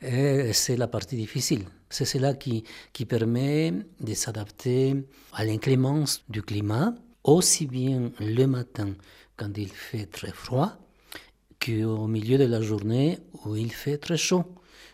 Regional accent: Ambato, Tungurahua, Ecuador; French is a second language; Moi, j'ai grandi dans la ville de Ambato, à 120 km au sud de la capitale. Et là, j'ai vécu pendant 18 ans, mes premières 18 ans.

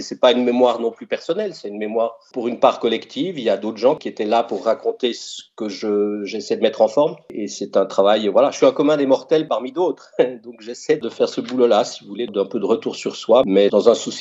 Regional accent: Bourgogne-Franche-Comté, France; je suis jurassien, je suis même plus que ça, je suis à Joulot.

